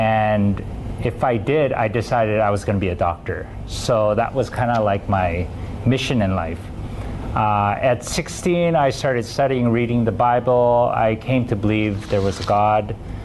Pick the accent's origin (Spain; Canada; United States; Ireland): Canada; Vancouver, British Columbia; I'm from Vancouver, Canada, and I flew in for this occasion